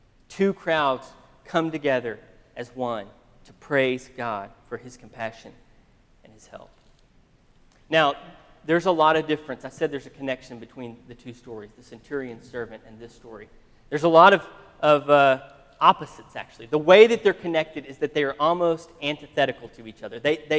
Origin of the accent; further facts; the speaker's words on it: Abilene, Texas, United States; I heard a story recently about, I'm from Abilene, I heard a story about this young couple in Abilene